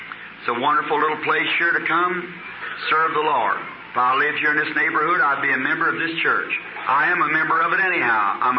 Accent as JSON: {"language": "English", "region": "Arkansas", "country": "United States", "said": "Say, I'm from Arkansas."}